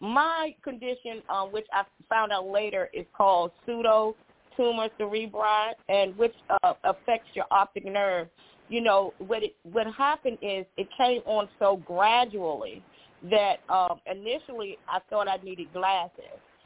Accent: Washington, District of Columbia, United States; So, yes, so I'm born here. I have several siblings. I have four sisters, two brothers. And growing up in Washington, D.C. was something.

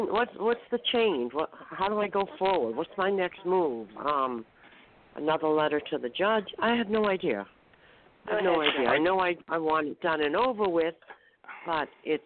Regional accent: Florida, United States; I'm from Florida.

